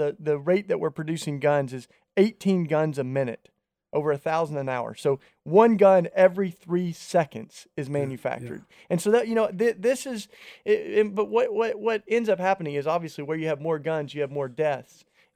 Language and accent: English; Tennessee, United States; And in my home state of Tennessee, Tony, some of these pastors are saying, bring your guns to church.